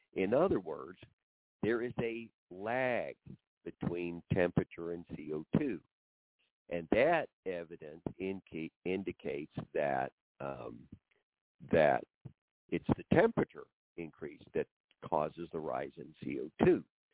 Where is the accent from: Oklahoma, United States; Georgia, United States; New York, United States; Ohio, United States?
Oklahoma, United States; We never had snow when I was growing up in Oklahoma before Christmas, let alone blizzards.